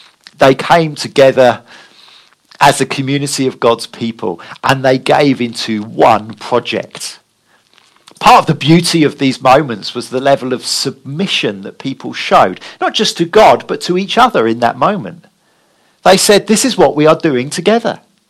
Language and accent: English; United Kingdom; We're very British and private about our giving, aren't we?